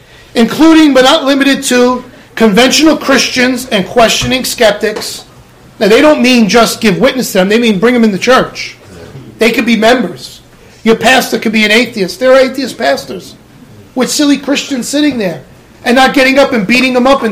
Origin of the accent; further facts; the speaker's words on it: Brooklyn, New York, United States; accent: Brooklyn; Even with my Brooklyn accent, I was able to pronounce that.